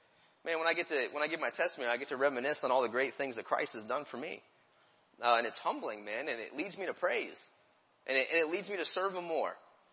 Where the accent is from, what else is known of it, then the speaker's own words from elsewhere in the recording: New Philadelphia, Ohio, United States; And we're from Ohio, New Philadelphia, Ohio, from First Baptist Church.